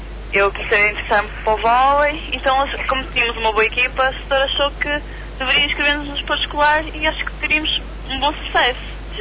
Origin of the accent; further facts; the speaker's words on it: Brazil; now in Portugal; vim do Brasil, estou cá há 7 anos.